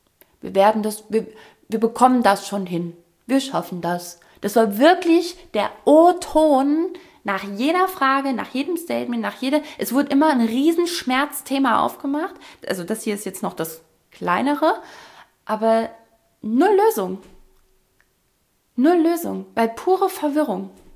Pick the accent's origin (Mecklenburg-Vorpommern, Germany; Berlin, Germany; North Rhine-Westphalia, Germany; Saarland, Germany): Saarland, Germany; Saarbrücken; now in Hesse, Germany; ich komme aus Saarbrücken, ich wohne in Hessen